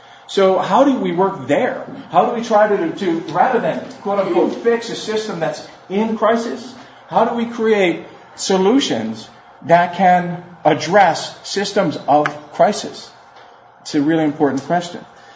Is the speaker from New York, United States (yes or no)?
yes; New York, United States; now in Savannah, United States; I'm from New York, but I moved to Savannah about 10 years ago, and I love it.